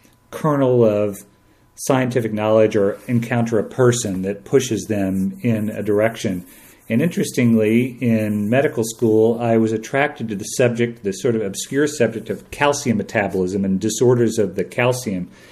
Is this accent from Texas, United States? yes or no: yes; Fort Worth, Texas, United States; Well, I grew up in Fort Worth, Texas, and I went to college at the University of Texas.